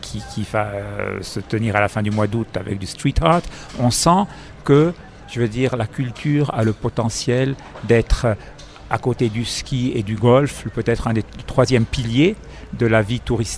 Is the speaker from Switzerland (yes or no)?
yes; Chermignon, Valais, Switzerland; parce que nous, on est de Chermignon